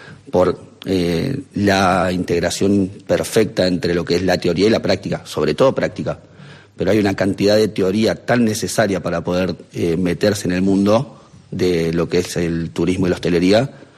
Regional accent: Argentina; moved away as an adult; now in Spain; Yo soy argentino, estoy aquí hace más de 2 años.

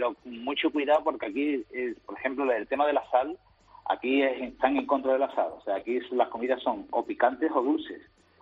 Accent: Seville, Andalusia, Spain; moved away as an adult; also born or lived in Amsterdam / Berlin; now in South Korea; Yo soy de Sevilla.

